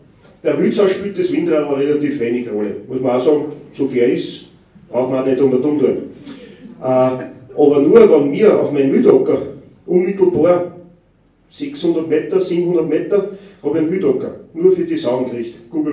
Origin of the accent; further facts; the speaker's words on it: Lower Austria, Austria; das ist bei uns im Waldviertel und auch im Mühlviertel oder so, das ist der Wald, ja